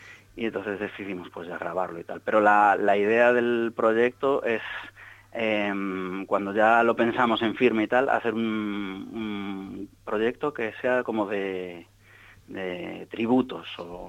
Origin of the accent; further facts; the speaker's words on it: Galicia, Spain; now in Seville, Spain; yo soy gallego, pero llevo 2 años ahora viviendo en Sevilla.